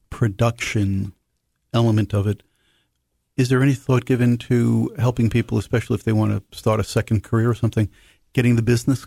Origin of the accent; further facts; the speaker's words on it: New York City, New York, United States; But, I grew up in New York City.